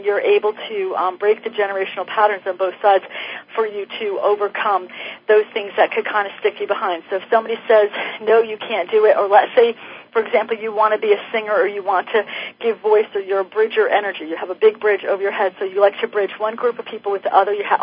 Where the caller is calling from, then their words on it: Florida, United States; I'm calling from Florida.